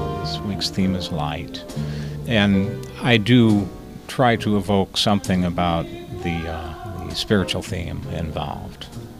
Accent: Springfield, United States; Well, I was raised in Springfield. I went to the First Christian Church, which, I don't even know what kind of denomination it was, but irregular churchgoer then.

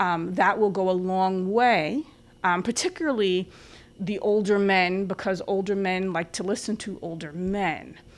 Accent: The Bronx, New York, United States; I'd never heard of it. I'm from the Bronx in Long Island.

